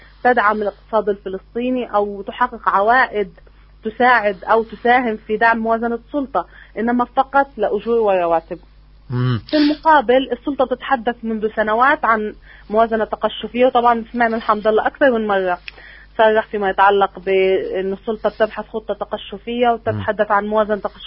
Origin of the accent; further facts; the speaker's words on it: Palestine; مؤثرة بشكل كبير على وضعنا السياسي ووضعنا الاجتماعي كفلسطينيين